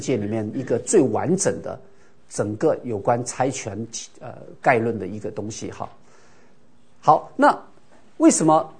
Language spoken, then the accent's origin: Chinese; Taiwan; now in United States; 我们 Chinese always Chinese， you know。我们从台湾到美国，然后呢，我们说 Chinese Church